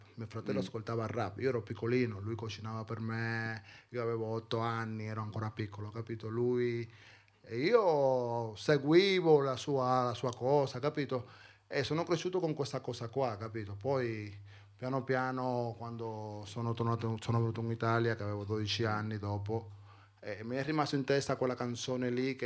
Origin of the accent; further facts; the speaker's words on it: Santo Domingo, Dominican Republic; Io sono originario di Santo Domingo.